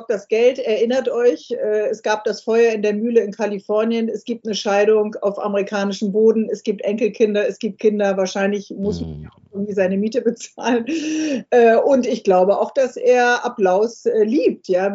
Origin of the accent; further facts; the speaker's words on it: Bremen, Germany; Und du weißt, als Bremerin muss ich jetzt...